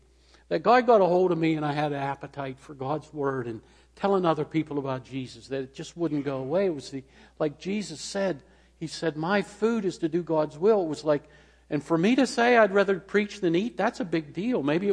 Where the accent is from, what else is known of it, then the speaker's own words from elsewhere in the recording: Slippery Rock, Pennsylvania, United States; growing up in Slippery Rock, Pennsylvania, to go to Pittsburgh for the day was a long trip.